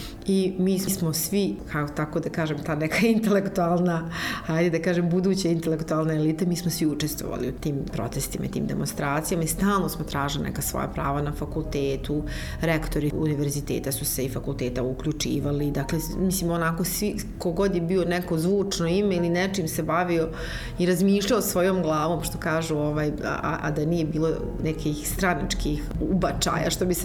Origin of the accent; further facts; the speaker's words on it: Bosnia & Herzegovina; moved away; Ja sam pobjegla odavde, iz Bosne i Hercegovine smo otišli odavde kao porodice koja je potpuno izmiješana po pitanju, dakle, neke nacionalne pripadnosti. Mi smo potpuno i sa mamine i sa tatine strane onako svi baš multietnička jedna porodica